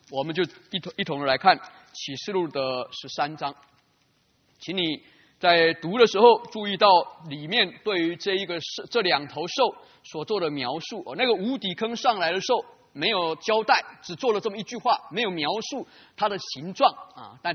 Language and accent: Chinese; China; 所以这里头所描写的跟我们中国文化传统的里面所说的龙是没有干的